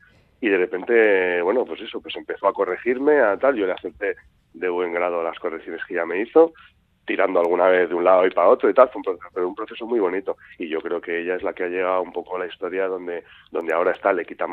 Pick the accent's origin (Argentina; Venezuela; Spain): Spain; Madrid, Community of Madrid; en Madrid, que es de donde yo soy